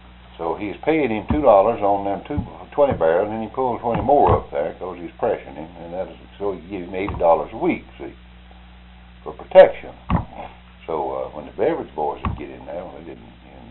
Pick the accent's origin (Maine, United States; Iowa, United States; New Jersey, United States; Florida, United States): Florida, United States; We grew up together in West Florida.